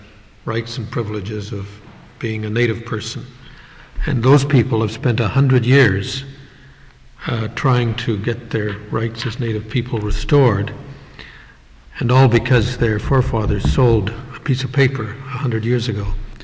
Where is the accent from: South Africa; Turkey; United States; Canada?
Canada; I come from Canada